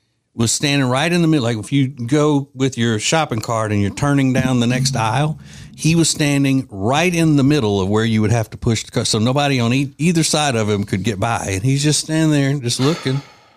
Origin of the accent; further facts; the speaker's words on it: Winfield, Louisiana, United States; That's the atmosphere I grew up in Winfield, Louisiana.